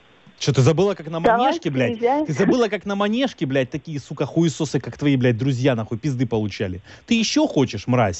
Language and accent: Russian; Moscow, Russia; Я из Москвы.